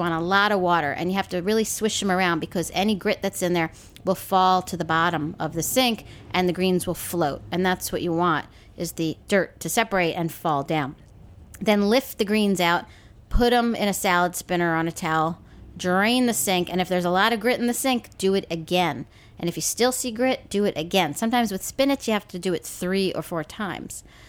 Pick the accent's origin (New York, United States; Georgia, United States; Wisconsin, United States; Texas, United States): New York, United States; Now, growing up in New York, I had never really eaten collard greens.